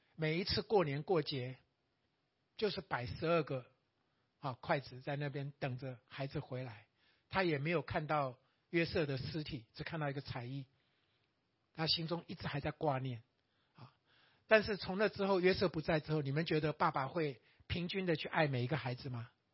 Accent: Taiwan; 我们台湾人讲叫白目啊

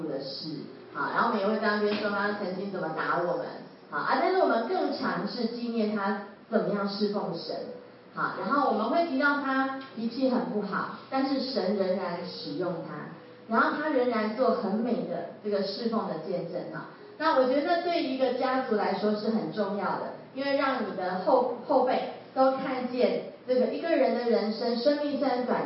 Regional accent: Taiwan; 我们台湾人哈真的是非常这个勤奋的一个民族性哈

